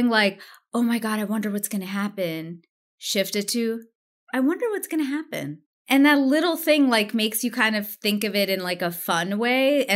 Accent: India; my mom and I are close, but because I'm Indian, I wasn't even allowed to say I was dating somebody.

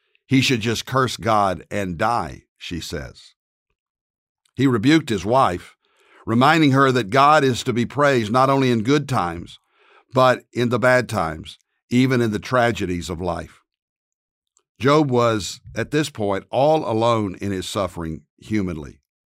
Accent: Dallas, Texas, United States

